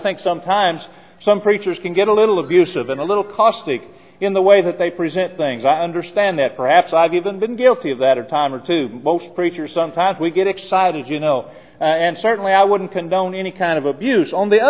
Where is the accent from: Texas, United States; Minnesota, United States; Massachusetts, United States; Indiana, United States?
Indiana, United States; Noblesville; I'm originally from Noblesville